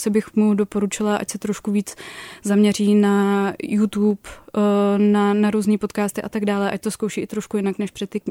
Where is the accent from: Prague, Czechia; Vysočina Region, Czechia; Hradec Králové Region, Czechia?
Prague, Czechia; protože jsem z Prahy a já jsem právě přemýšlela ještě o studiu v Německu.